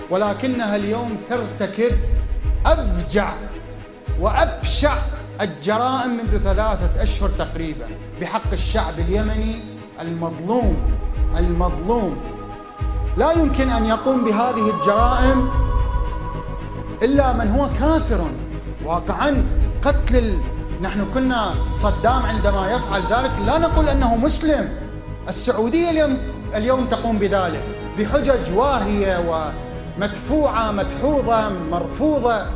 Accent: Iraq; لا ننسى نحن كعراقيين أخواني

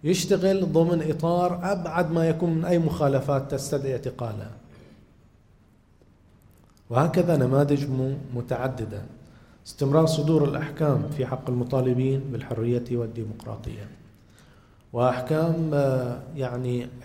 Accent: Bahrain; بسبب غياب الحد الأدنى من الديمقراطية في بلادنا البحرين

